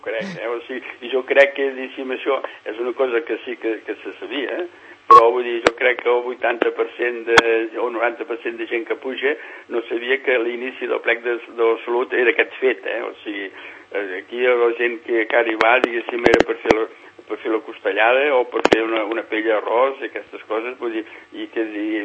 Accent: Catalonia, Spain; jo sóc de l'Empordà, no sé si me la veu, suposo ja es coneix que sóc de l'Empordà, allà a la Tramuntana

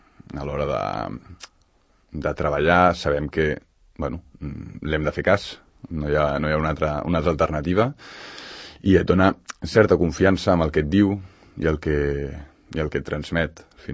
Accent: Cerdanyola del Vallès, Catalonia, Spain; I, bueno, jo sóc de Cerdanyola, val? Format a Cerdanyola, però em van acollir aquí

